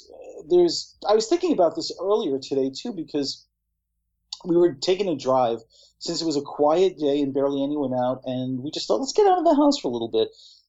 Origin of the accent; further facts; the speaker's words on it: New York City, New York, United States; because I'm a New Yorker and I know where the hell I'm going.